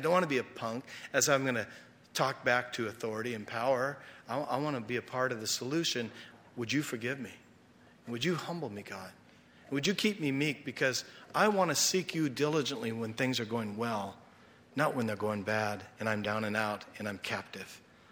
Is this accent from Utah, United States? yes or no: yes; Utah, United States; Oh, and I'm from Utah.